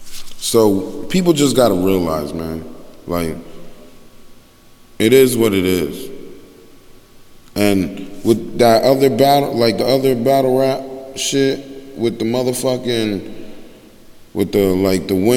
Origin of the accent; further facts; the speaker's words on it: Newark, New Jersey, United States; I was born in Newark, New Jersey. Like, we do love telling motherfuckers we from Newark. No matter where we at, yo, we from Newark, nigga.